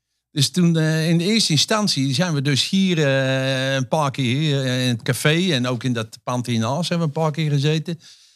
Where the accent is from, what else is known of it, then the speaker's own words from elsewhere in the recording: Utrecht, Netherlands; er niet voor zorgt dat we hier met z'n allen nog als Utrechters kunnen wonen, die praten geen plat Utrecht.